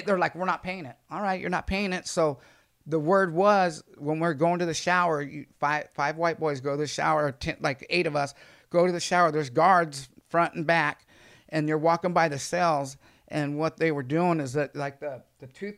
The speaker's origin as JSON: {"language": "English", "town": "Santa Cruz", "region": "California", "country": "United States", "tie": "born or raised there", "said": "I'm from Santa Cruz. I grew up in Santa Cruz, right?"}